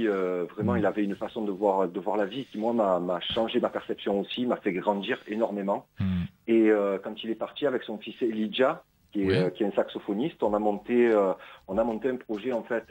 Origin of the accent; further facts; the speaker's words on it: Marseille, Provence-Alpes-Côte d'Azur, France; je suis un vrai Marseillais. J'allais au stade depuis que je suis minot